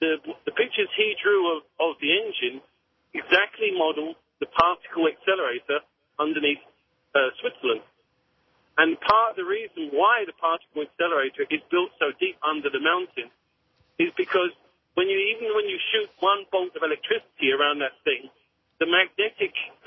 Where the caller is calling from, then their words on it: Canada; I'm calling from Canada.